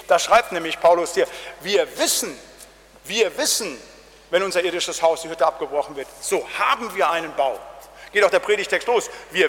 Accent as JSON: {"language": "German", "region": "North Rhine-Westphalia", "country": "Germany", "said": "Da, wo ich herkomme, im Siegerland"}